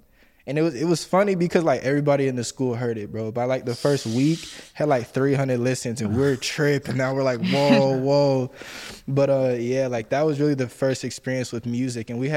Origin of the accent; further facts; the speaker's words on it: Vancouver, British Columbia, Canada; my hometown of Vancouver. Well, not hometown, but where I grew up